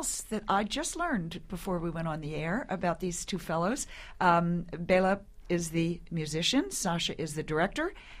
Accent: Philadelphia, Pennsylvania, United States; I'm from Philadelphia, so I think of the banjo as the Mummers Parade, New Year's Day.

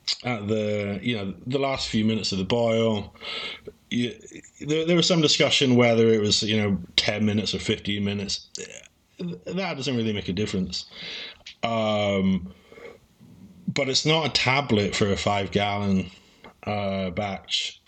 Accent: Scotland, United Kingdom; And I'm a Scotsman, so I'm thrifty.

